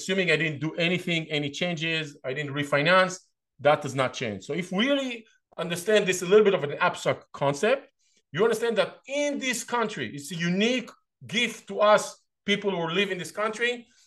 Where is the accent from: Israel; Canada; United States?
Israel; English is a second language; moved away; Obviously, you know by now, I grew up in Israel. I'm a foreigner to this country. I've been here for 20 years, but I'm still a foreigner.